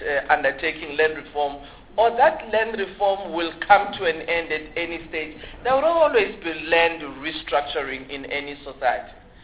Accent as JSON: {"language": "English", "country": "South Africa", "said": "maybe as South African we should also not fear this issue about land restructuring"}